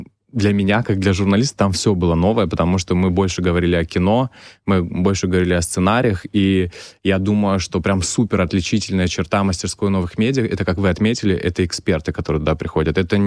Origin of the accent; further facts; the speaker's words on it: Abkhazia, Georgia; мы приехали из Абхазии